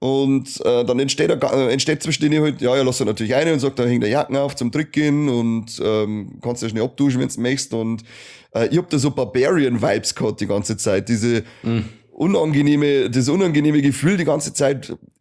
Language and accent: German; Bavaria, Germany; Ich komme aus Oberbayern